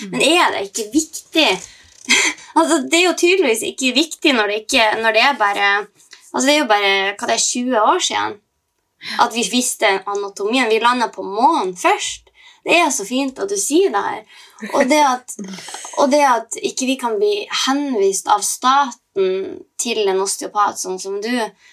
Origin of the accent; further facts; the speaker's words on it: Mosjøen, Nordland, Norway; Bardufoss eller Mosjøen der jeg kommer fra